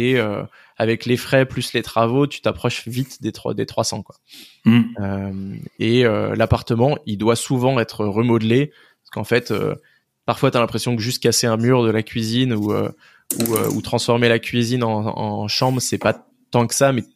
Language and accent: French; Île-de-France, France; moi, je suis de l'Est parisien. Il y a Disney justement qui est pas très loin.